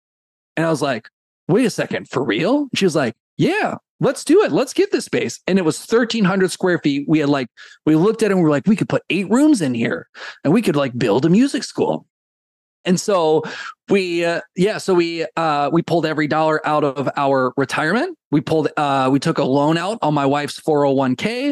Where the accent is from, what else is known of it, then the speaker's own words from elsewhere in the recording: Illinois, United States; I grew up in Illinois.